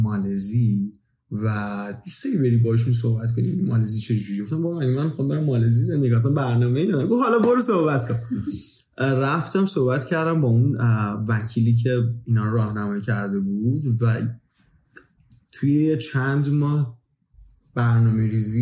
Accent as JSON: {"language": "Persian", "town": "Tehran", "region": "Tehran Province", "country": "Iran", "tie": "born or raised there", "lives_now": "Vancouver, Canada", "said": "بعد از اون رفتیم به محله دیگه ایت پاسران تهران، اونجا بزرگ شدم"}